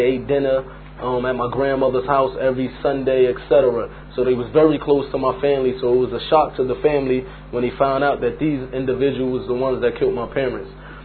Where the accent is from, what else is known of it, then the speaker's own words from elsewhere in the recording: Newark, New Jersey, United States; born there; I was born in Newark, New Jersey, to an African-American father and a Puerto Rican and Cuban mother.